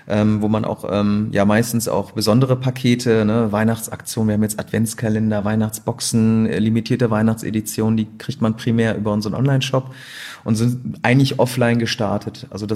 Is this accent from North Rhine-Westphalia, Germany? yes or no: yes; Gelsenkirchen, North Rhine-Westphalia, Germany; also born or lived in Düsseldorf; now in Cologne, Germany; ich bin eigentlich Flüchtlingskind in Gelsenkirchen aufgewachsen und dann irgendwann Richtung Düsseldorf gezogen, bin dann aber auch jetzt in Köln ansässig.